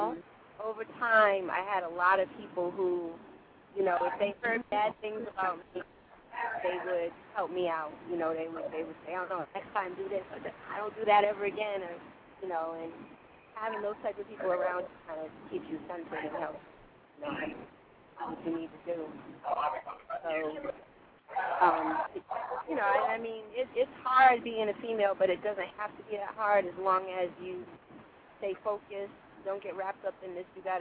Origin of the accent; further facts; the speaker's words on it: Rhode Island, United States; So growing up in Rhode Island, that's the only thing I think that really was kind of hindrance, but at the same time, being in a small place like